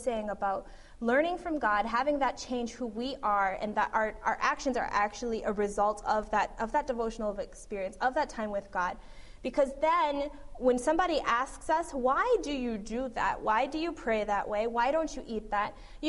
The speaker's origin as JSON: {"language": "English", "country": "United States", "tie": "born or raised there"}